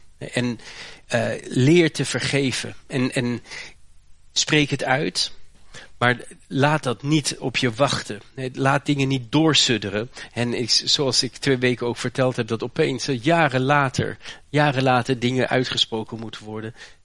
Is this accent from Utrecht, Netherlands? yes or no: no; Haarlem, North Holland, Netherlands; born there; Corrie ten Boom is een van de Nederlandse helden, geboren en getogen in Haarlem. Mijn geboortestad ook.